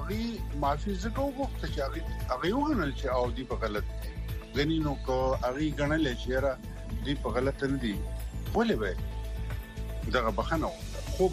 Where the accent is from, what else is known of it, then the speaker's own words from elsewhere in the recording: Buner, Khyber Pakhtunkhwa, Pakistan; مثال په طور زه خپله د بونیر یم